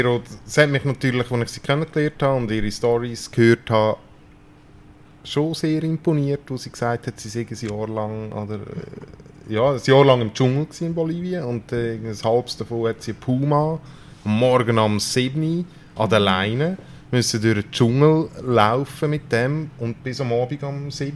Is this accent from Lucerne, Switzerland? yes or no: yes; Lucerne, Switzerland; Ich bin nicht im Zentrum von der Stadt aufgewachsen, okay, aber... Okay. 10 Minuten mit dem Bus bis zum Bahnhof.